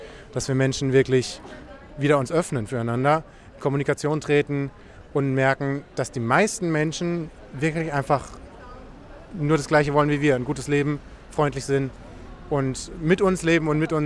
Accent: Germany; also born or lived in France; ich bin Deutscher, ich bin Franzose und ich fühle mich als 100% Europäer.

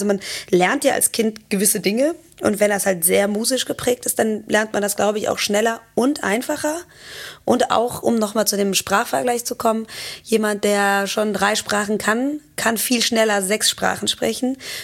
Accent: Cologne, North Rhine-Westphalia, Germany; Ich bin durch und durch Kölnerin.

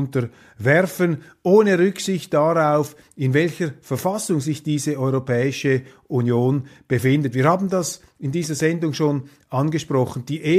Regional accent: Switzerland; Und als Schweizer haben wir einfach alles Interesse, uns nicht in diesen Wahnsinn hineinziehen zu lassen.

